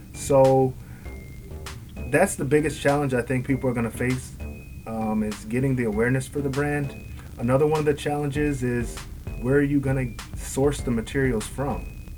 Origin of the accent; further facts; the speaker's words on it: Connecticut, United States; My background, I was raised in Connecticut on the East Coast, so that's a lot of the influence for me. I am a second generation American